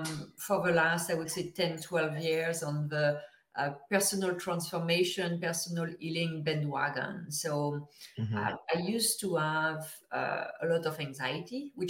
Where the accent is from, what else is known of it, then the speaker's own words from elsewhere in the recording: France; now in Toronto, Canada; I'm from France originally, but I'm based in Toronto in Canada.